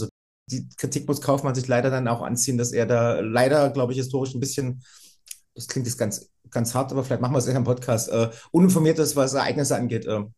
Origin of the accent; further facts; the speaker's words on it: Germany; Also ich komme aus der DDR, das ist vielleicht schon nochmal vielleicht wichtig zu erwähnen.